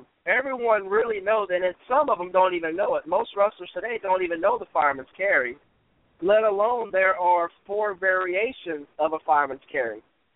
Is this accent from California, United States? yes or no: no; Louisiana, United States; I am from the Homeless Indian tribe from Louisiana.